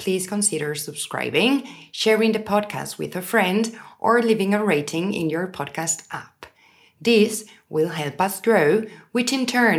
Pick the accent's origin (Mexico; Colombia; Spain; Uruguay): Spain; somos muchos los españoles a los que nos gusta vernos morenos.